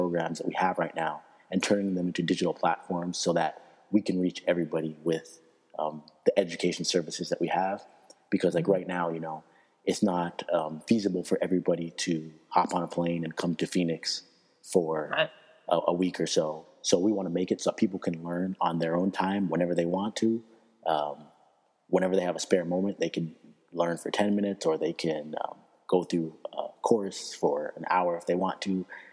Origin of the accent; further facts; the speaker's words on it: Toronto, Ontario, Canada; I'm from Toronto, Ontario